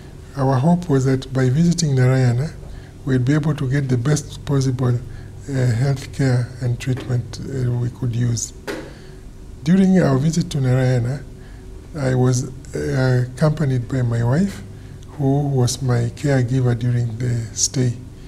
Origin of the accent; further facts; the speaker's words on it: Kenya; I come from Kenya in East Africa